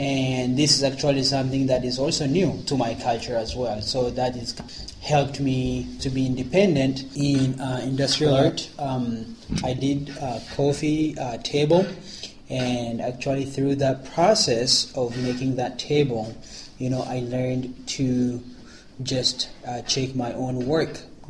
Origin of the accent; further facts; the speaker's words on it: Ethiopia; English is a second language; now in United States; I am originally from Ethiopia. I lived in the U.S. in Minnesota for about 9 years now.